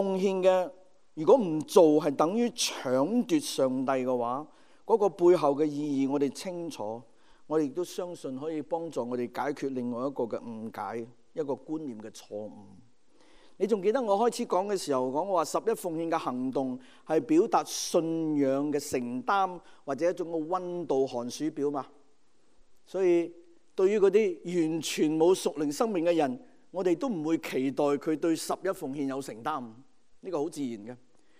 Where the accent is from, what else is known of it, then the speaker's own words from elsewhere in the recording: Hong Kong; 我们香港人和大陆人那种很复杂的情谊